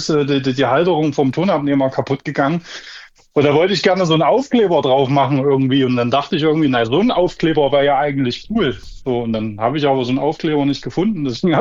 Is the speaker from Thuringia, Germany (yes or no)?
yes; Thuringia, Germany; Nee, ich komme tatsächlich auch aus Thüringen hier, ja, also nicht weit